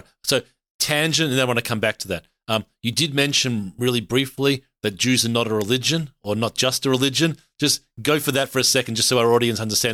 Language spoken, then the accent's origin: English; Australia; As a white straight guy growing up in Australia, that's not an experience that I am familiar with from a personal, but I do empathize with it.